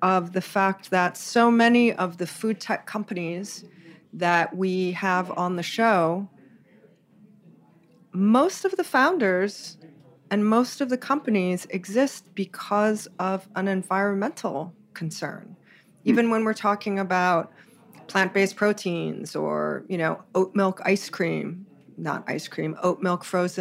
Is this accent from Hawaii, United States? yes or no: yes; Hawaii, United States; I will say that I was born and raised in Hawaii